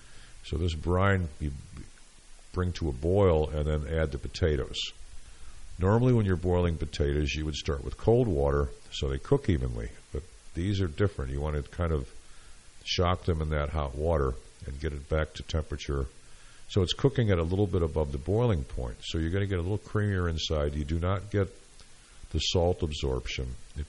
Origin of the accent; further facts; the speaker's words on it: Syracuse, New York, United States; Of course, I'm from Syracuse, so I've got to have those.